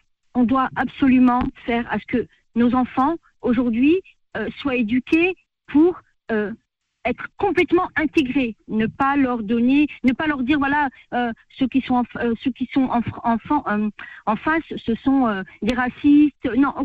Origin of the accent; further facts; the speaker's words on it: France; puisqu'on est français, on est issu de l'immigration, mais on est français